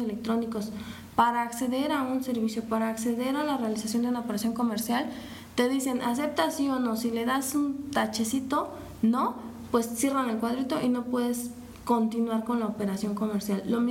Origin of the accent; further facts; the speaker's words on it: Mexico; no nosotros como abogados, sino todos como mexicanos